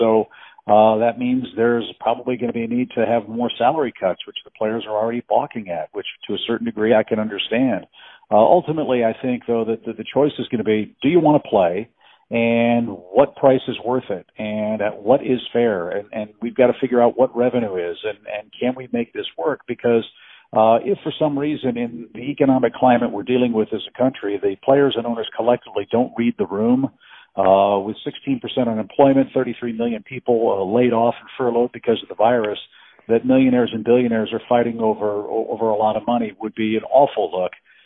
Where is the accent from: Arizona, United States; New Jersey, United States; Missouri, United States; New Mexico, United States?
Missouri, United States; St. Louis; I grew up in St. Louis, Missouri.